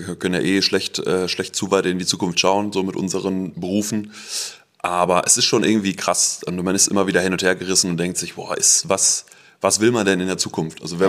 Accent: Bocholt, North Rhine-Westphalia, Germany; Wir sind selber beide in Bocholt aufgewachsen, sind da absolut happy mit, wie wir groß geworden sind. So ist einfach eine, ist kein Dorf, ist eine Kleinstadt

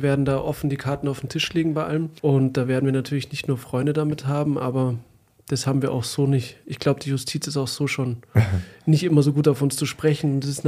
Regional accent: Munich, Bavaria, Germany; Ich bin ursprünglich Münchner. Ich bin hier aufgewachsen, bin dann zum Studieren nach Augsburg gegangen und bin jetzt seit 11 Jahren als Strafverteidiger tätig. Bin mittlerweile 39 Jahre alt.

